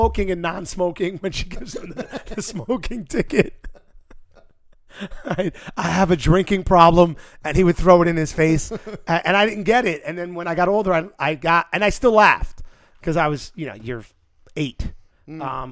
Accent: New York City, New York, United States; And I'm not saying it's only because we're from New York City

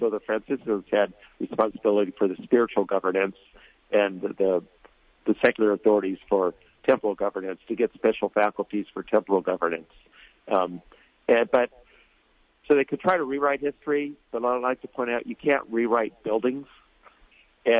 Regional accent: San Diego, California, United States; So I'm from San Diego. I grew up a little over 3 miles from the first mission that he founded, so it's kind of personal with me.

